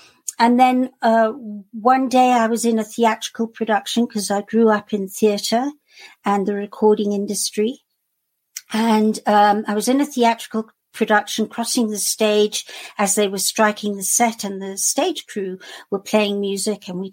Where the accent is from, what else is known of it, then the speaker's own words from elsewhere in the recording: Kenya; because we're from Kenya, although she didn't die in Kenya.